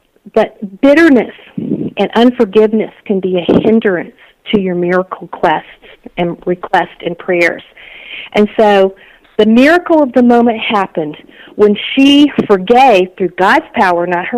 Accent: Texas, United States; You know, I grew up in Texas.

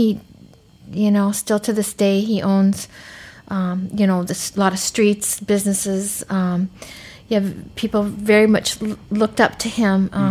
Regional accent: Montana, United States; As a little girl, I was raised in the Rocky Mountains of Montana. Absolutely beautiful place to be raised.

